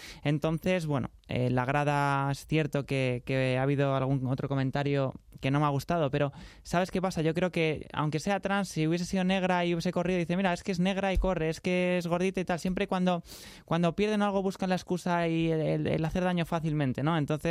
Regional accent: Pozuelo de Alarcón, Community of Madrid, Spain; born there; Yo nací en Pozuelo Alarcón, ¿no? En Pozuelo Alarcón ya sabemos que es una ciudad, pues bueno, la gente es mucho más de derechas, mucho más cerrada, conservadora

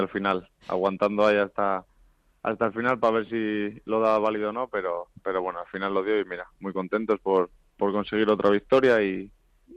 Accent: Cantabria, Spain; va a ser un partido para mí especial por ser de allí y de ser el equipo de mi tierra

